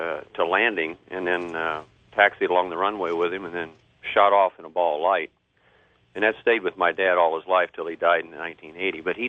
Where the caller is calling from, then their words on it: Terre Haute, Indiana, United States; Terre Haute, Indiana.